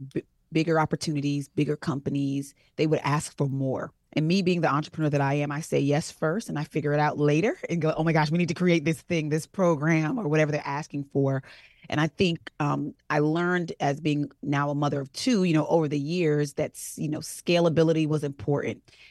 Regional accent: Jamaica; And I'm Jamaican.

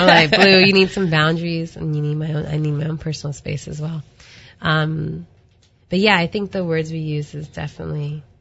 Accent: Virginia, United States; I'm also from the South. I'm from Virginia.

